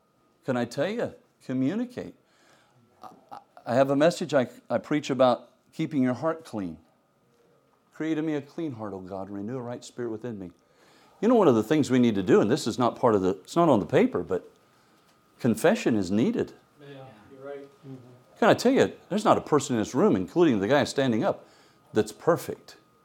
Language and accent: English; Indiana, United States; I grew up in Indiana, sorry. You can't leave the state without playing basketball.